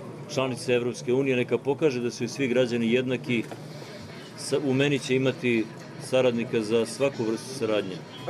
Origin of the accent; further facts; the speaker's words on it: Šumadija, Serbia; born there; rođen sam u Šumadiji